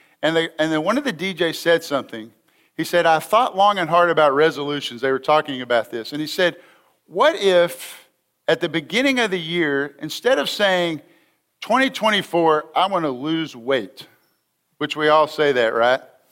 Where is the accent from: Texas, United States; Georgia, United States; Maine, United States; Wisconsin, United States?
Texas, United States; Tyler; I can remember as a child and being in youth group growing up in Tyler, Texas